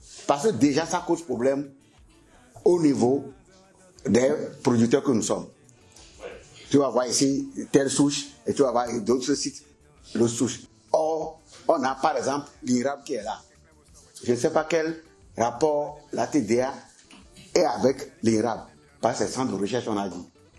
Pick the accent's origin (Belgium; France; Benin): Benin; Chez nous, au Bénin, par exemple, tel que ça se fait au niveau des planteurs, les gens sont formés ici et produisent les semences ici.